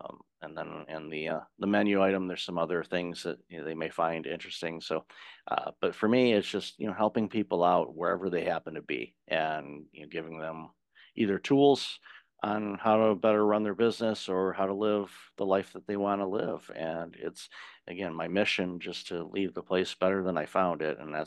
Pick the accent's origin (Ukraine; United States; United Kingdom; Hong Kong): United States; Detroit, Michigan; I'm originally from Detroit. And in downtown Detroit, there is a statue of Joe Louis, the late boxer's fist.